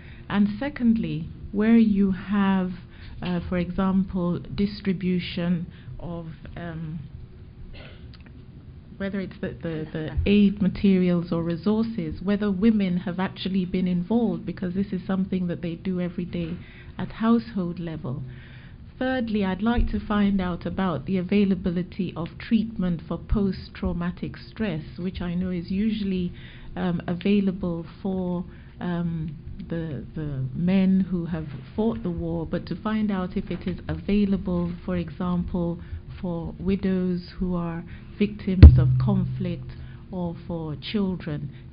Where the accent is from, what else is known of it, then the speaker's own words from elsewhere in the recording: Nigeria; from Nigeria.